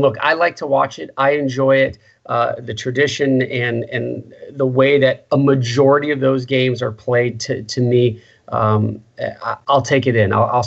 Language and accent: English; the South, United States; I'm from the South. I lived and worked in Georgia